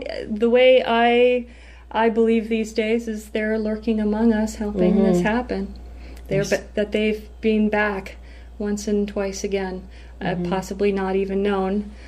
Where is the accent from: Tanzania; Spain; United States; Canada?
Canada; But now I know that not only is there this connection between you and I of being Canadian and of being dual citizens